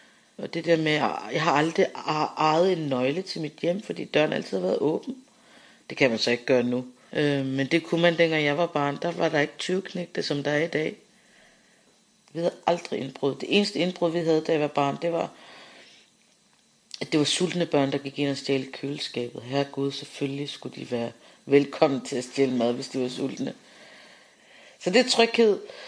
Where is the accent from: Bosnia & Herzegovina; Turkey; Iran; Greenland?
Greenland; Nuuk, Sermersooq; Det, jeg husker bedst fra min barndom i Nuuk, det er vinteraftenerne ude på gaden.